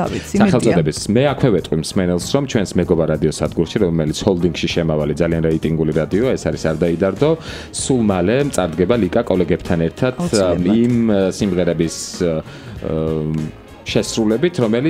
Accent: Tbilisi, Georgia; მადლობა ღმერთს რომ თბილისელი ვარ

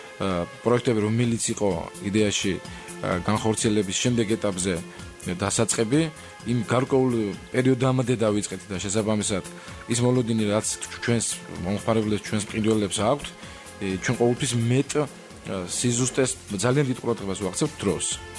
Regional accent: Kharagauli, Imereti, Georgia; now in Tbilisi, Georgia; მე ხარაგაულში დავიწყე. ჩემი რაიონია, სადაც ბავშვობა გავატარე იქ და ესე ვთქვათ, სპორტშიც იქ მიწევდა აქტიურად ჩართულობა. ხარაგაულის შემდეგ წამოვედი და ჩამოვედი თბილისში

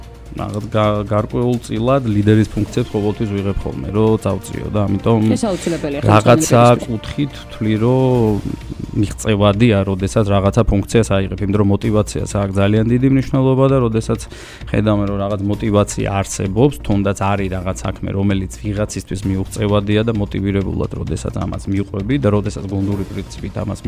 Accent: Guria, Georgia; გურული ვარ და საკმაოდ სწრაფები ვარ გურულები ხცნობილები ვარ

